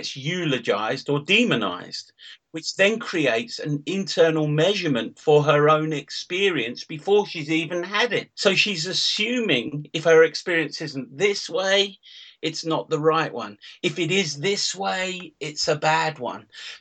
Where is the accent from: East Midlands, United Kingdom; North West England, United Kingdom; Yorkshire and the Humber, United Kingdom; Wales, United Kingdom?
East Midlands, United Kingdom; Leicester; I mean, one of the articles is from my hometown.